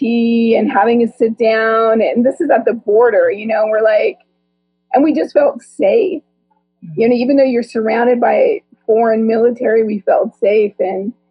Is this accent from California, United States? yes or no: yes; California, United States; moved away as an adult; we do life in America after living out for 20 years. Yeah. Where do we do it? Because, you know, we're from Southern California.